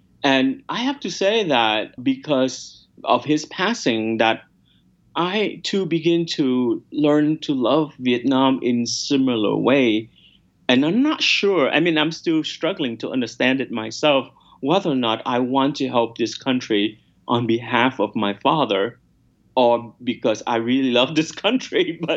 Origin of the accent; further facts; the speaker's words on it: United States; thanks to him, I had a relatively comfortable life growing up in America.